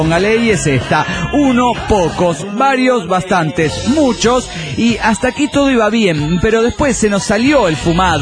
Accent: Guadalajara, Jalisco, Mexico; de Guadalajara, Jalisco, México.

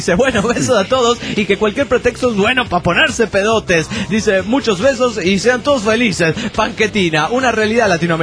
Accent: Morelia, Michoacán, Mexico; de Morelia, Michoacán, como les acabo de decir.

